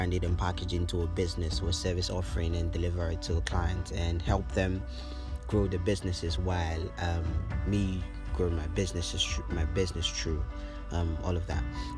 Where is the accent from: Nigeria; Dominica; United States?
Nigeria